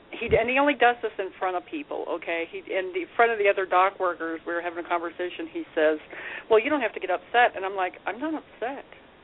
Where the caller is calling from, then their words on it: Colorado, United States; Colorado.